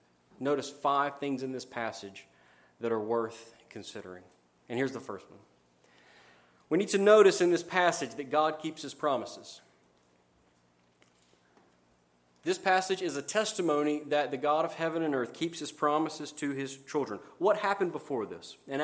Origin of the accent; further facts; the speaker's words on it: Georgia, United States; I'm from Georgia. Maybe it's legal there. And if you want an example, in Kentucky, by golly, we have one.